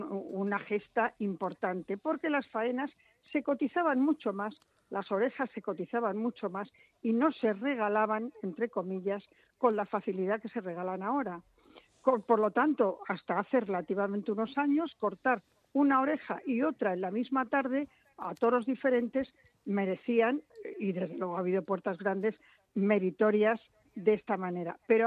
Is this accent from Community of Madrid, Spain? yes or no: yes; Madrid, Community of Madrid, Spain; es la patrona de mi ciudad y de mi pueblo